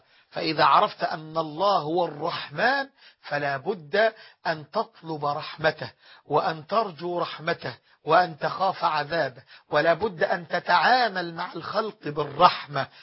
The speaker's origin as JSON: {"language": "Arabic", "country": "Egypt", "said": "وفي بلادنا مصر"}